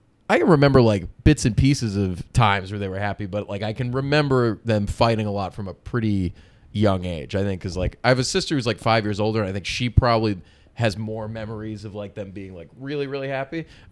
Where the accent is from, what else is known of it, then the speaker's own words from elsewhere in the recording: Massachusetts, United States; Yeah, so I grew up in Massachusetts in the suburbs of Boston.